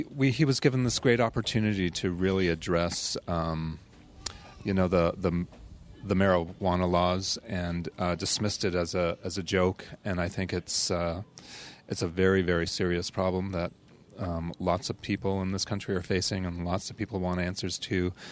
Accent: Canada; I'm a Canadian citizen.

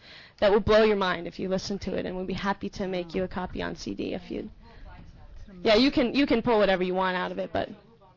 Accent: California, United States; I'm from Mendocino County, California.

